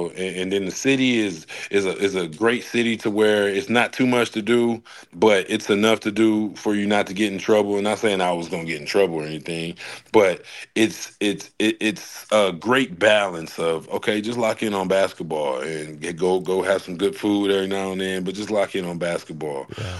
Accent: Flint, Michigan, United States; And I come from Vehicle City. If you don't know what Vehicle City is, it's Flint, Michigan.

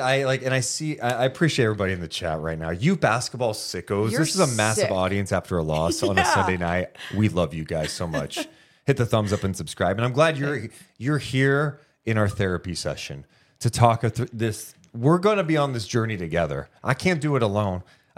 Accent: Sacramento, California, United States; and I'm born and raised in Sacramento, I'm not like, hey, dude, I'm impartial, blah, blah, blah.

